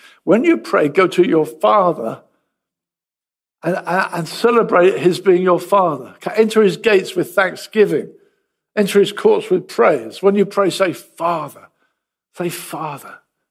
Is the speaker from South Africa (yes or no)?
no; Brighton, South East England, United Kingdom; Brighton has been my hometown most of my life.